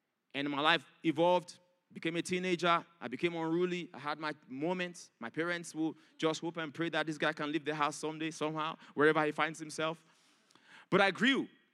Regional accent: Nigeria; English is a second language; moved away as an adult; now in Australia; just to pick up a passport and say I'm a Nigerian, I want to come to Australia, it doesn't happen that way. So I had to go through some hurdles to be able to get here.

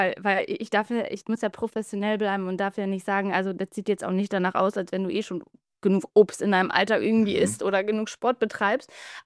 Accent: Hamburg, Germany; Ich komme aus Hamburg oder bei Hamburg.

